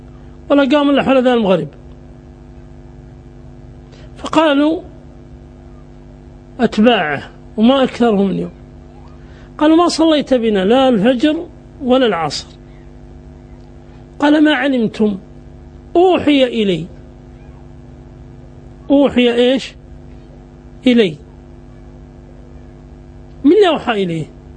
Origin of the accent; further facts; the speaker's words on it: Najd, Saudi Arabia; وصار القتال في منطقة عندنا في نجد